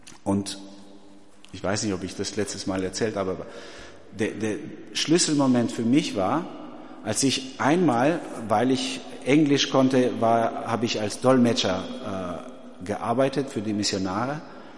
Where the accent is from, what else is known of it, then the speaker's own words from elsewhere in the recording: Albania; So war es bei uns in Albanien. Samstag war das Duschentag.